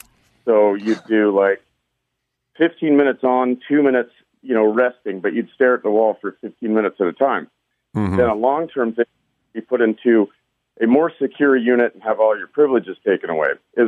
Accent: Salt Lake City, Utah, United States; First of all, I'm from Salt Lake City, and my kids live there, and I go back there and spend most of my time there.

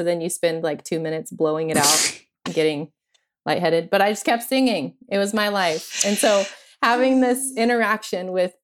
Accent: Oklahoma, United States; born there; also born or lived in New Mexico / Missouri; And so I was born in Oklahoma and we moved back and forth from Oklahoma to New Mexico multiple times. And then we ended up in Missouri, in this very small conservative town in Missouri.

